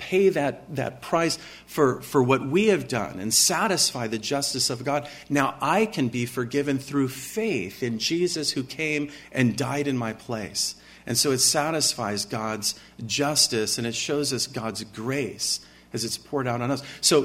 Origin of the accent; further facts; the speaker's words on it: San Luis Obispo, California, United States; born there; I was born in San Luis Obispo. It's over by Santa Barbara. And why my folks ever moved from there, I'll never know